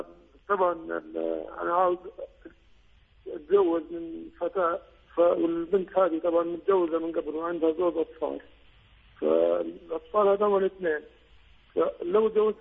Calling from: United Kingdom; من بريطانيا.

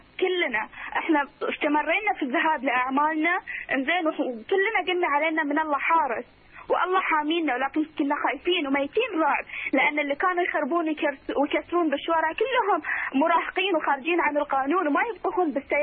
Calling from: Bahrain; أخوي بس أول شيء أنا قاعدة أكلمك من البحرين.

